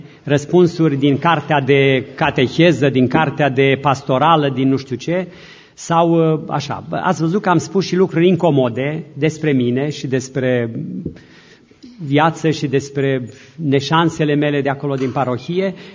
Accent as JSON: {"language": "Romanian", "country": "Romania", "said": "Regățenii de unde sunt eu acolo spun că ardelenii sunt niște oameni reci, așa spun."}